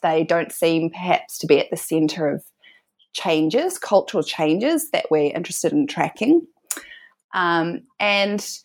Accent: New Zealand; now in Melbourne, Australia; I'm from New Zealand. So I studied at the University of Auckland first

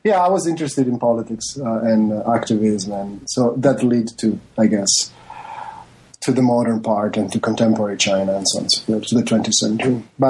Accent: Venice, Veneto, Italy; I come from Venice, Italy.

